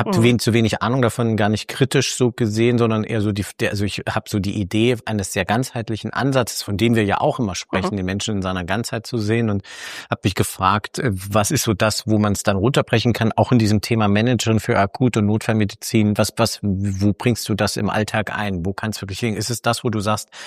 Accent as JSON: {"language": "German", "town": "Gera", "region": "Thuringia", "country": "Germany", "tie": "born there", "said": "Guck mal, ich bin in Gera geboren."}